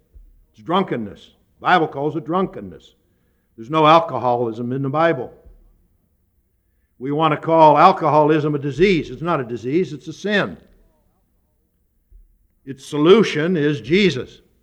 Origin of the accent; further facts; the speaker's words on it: Pennsylvania, United States; The same way, when I was raised in Pennsylvania had a 3-day waiting period for getting married.